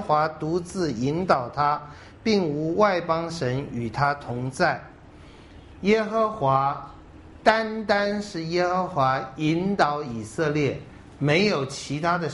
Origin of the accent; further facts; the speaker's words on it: Taiwan; 我们台湾没有油嘛